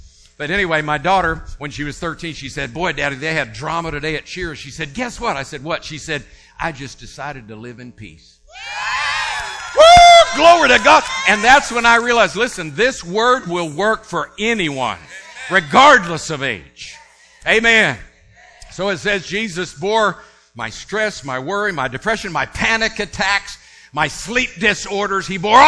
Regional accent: Tampa, Florida, United States; I born and raised in Tampa, Florida, lived in Odessa, Florida, and everywhere in Florida at that time

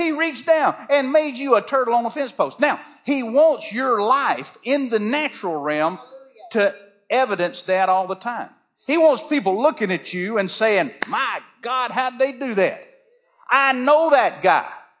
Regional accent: US South, United States; See, now I'm from the South, and so we have colorful metaphors and so forth down there.

